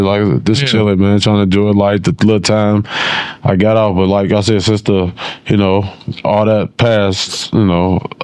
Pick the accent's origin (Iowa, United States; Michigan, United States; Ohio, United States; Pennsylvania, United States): Ohio, United States; Cincinnati; I'm from Cincinnati originally.